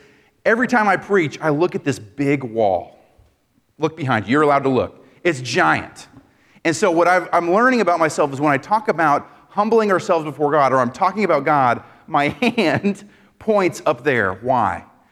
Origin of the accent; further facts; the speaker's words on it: New England, United States; I tell people I grew up in New England, and the New England kind of thing, I'm looking at the rounds, is rugged independence.